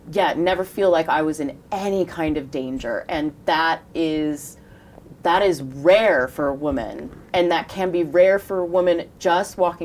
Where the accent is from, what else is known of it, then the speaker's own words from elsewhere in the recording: Portland, Oregon, United States; So I'm from Portland and do you know where Nike is headquartered?